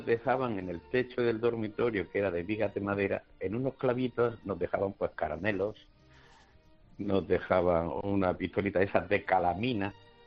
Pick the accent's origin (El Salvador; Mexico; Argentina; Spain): Spain; Granada, Andalusia; yo me crié en Granada, en la carrera del Darro, para mí la calle más bonita del mundo, una casa nazarí